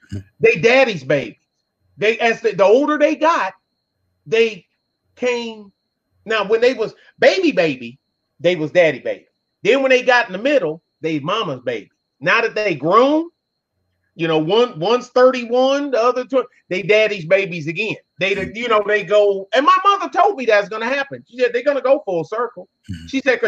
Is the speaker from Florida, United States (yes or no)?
no; Detroit, Michigan, United States; I'm from Detroit's West Side. I lived that fucking movie.